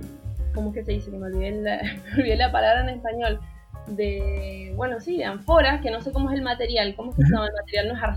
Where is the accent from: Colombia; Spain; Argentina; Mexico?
Argentina; Yo tengo pasaporte italiano como típica argentina.